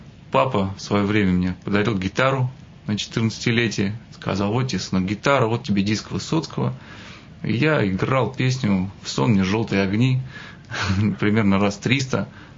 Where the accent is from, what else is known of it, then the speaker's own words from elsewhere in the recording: Urin, Nizhny Novgorod Oblast, Russia; born there; now in Tolyatti, Russia; Нет, я родился в Урине, это Нижегородская область. Но потом родители, инженеры оба переехали сюда.